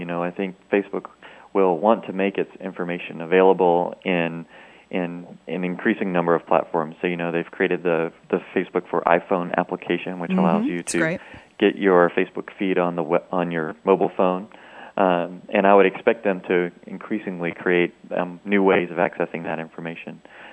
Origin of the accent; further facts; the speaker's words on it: South Carolina, United States; moved away as an adult; now in California, United States; I grew up in South Carolina.